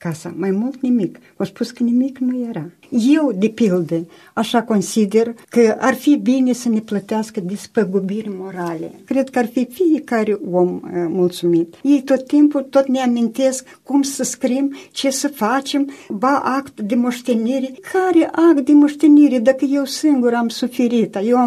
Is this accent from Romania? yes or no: no; Băbulești, Florești District, Moldova; Și am mers la Florești, că eu sunt din Florești, satul Băbulești, primăriile ne răspundeau că n-au bani.